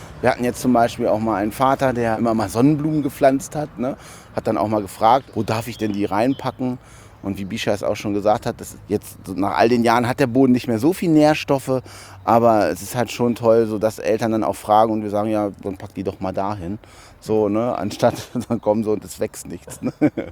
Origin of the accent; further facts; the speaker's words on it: Hanover, Lower Saxony, Germany; ich bin hier in Hannover aufgewachsen in der Stadt und hatte halt auch nicht so immer den Zugang zu grünen Flächen